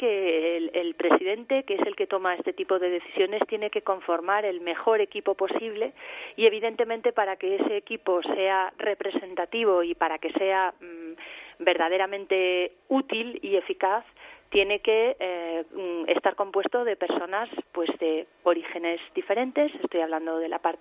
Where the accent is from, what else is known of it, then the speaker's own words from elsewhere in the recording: Galicia, Spain; Yo, evidentemente, soy gallega, me siento orgullosísima de ser gallega